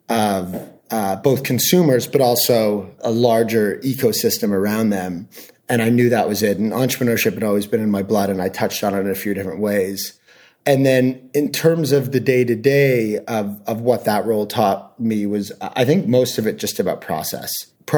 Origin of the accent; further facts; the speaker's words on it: Canada; I'm from Canada originally